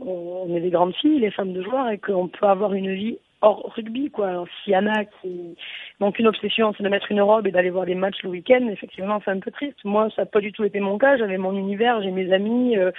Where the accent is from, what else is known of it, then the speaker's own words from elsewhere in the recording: Tarbes, Occitanie, France; moi j'ai dit, je viens de Tarbes, je sais d'où je viens, je sais où je vais, et ça c'est très important, c'est mon identité.